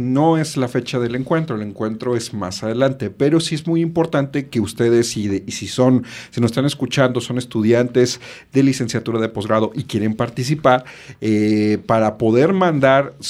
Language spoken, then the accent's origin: Spanish; Mexico; aquí como buen mexicano siempre lo dejamos todo al último